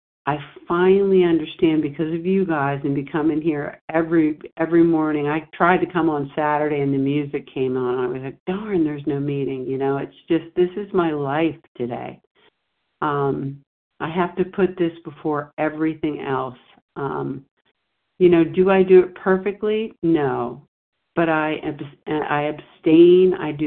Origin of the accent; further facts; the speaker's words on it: Delaware, United States; I'm from Delaware.